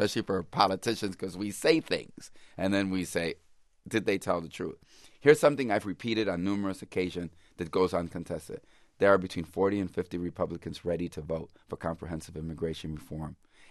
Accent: Chicago, Illinois, United States; I was born in 1953. Now, I was born in Chicago, as I relate in the book. But it was a segregated city.

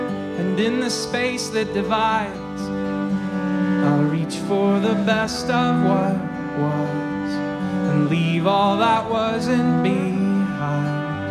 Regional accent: Seattle, Washington, United States; We are from Seattle, Washington, and we just drove 3,000 miles in 4 days.

